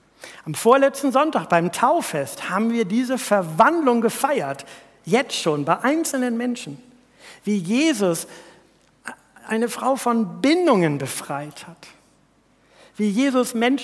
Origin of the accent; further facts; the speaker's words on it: Priesdorf, Germany; Als Kind bin ich sehr idyllisch aufgewachsen im Priesdorf, ein Dorf mit 2.500 Einwohnern.